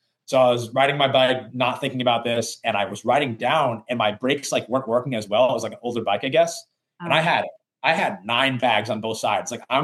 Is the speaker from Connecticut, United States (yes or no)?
yes; Connecticut, United States; because I was from Connecticut, went to New York City, and I interviewed for a job in New York.